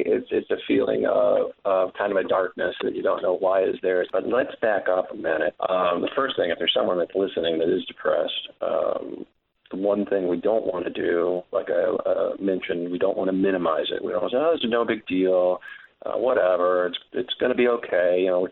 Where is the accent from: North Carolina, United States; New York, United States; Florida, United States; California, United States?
California, United States; because I was raised in California